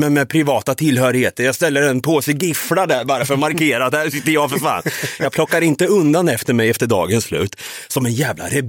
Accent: Sweden; Jag är en svensk man som gillar att sitta där jag sitter

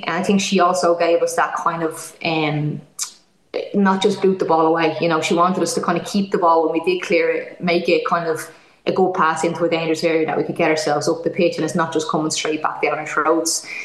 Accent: Ireland; You know, as Irish teams, we're always very passionate.

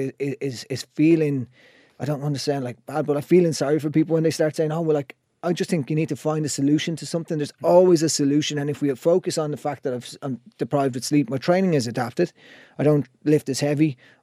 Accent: Roundwood, Leinster, Ireland; I grew up in Roundwood, up in the highest village in Ireland, and a lot of our family would have been farmers and stuff like that.

